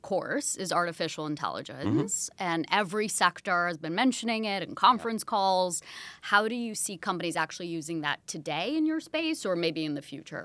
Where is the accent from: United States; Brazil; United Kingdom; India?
Brazil; And I did mention I grew up in Brazil.